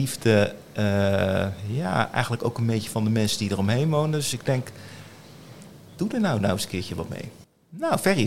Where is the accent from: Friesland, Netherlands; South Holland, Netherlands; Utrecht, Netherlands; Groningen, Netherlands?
South Holland, Netherlands; Rotterdam; Ik kom uit West, maar dan... van de Beukelsweg en aanstalten.